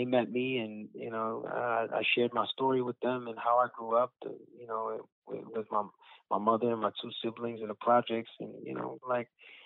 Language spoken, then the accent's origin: English; Brooklyn, New York, United States; You know, I grew up in Bushwick.